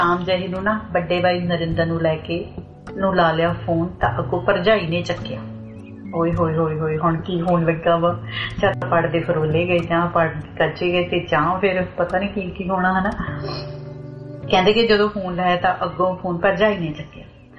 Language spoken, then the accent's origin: Punjabi; Ludhiana, Punjab, India; moved away as an adult; ਮੈਂ ਤਾਂ ਲੁਧਿਆਣੇ ਤੋਂ ਆ, ਬਠਿੰਡੇ ਤੋਂ ਨੀ ਹੈਗੀ ਮੈਂ